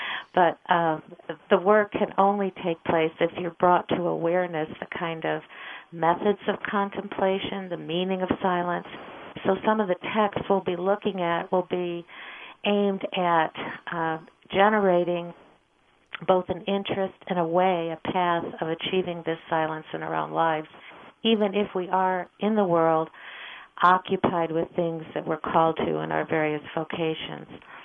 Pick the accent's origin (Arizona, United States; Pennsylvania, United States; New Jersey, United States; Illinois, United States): Illinois, United States; Chicago; For instance, I grew up in Chicago. How I got out west is God's own private mystery.